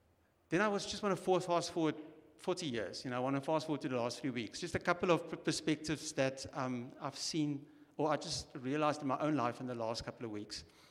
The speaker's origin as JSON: {"language": "English", "town": "Durban", "region": "KwaZulu-Natal", "country": "South Africa", "tie": "born or raised there", "said": "I'm on the wrong side of 50, so I'm a proper old South African, you know. And I grew up in Durban"}